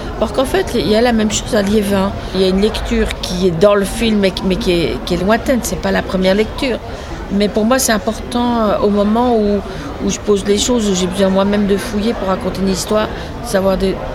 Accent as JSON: {"language": "French", "region": "Brussels", "country": "Belgium", "moved": "yes", "lives_now": "France", "said": "Je suis bruxelloise, je suis belge, donc il y a quelque chose de proche, parce que là depuis 20 ans je vis en Normandie"}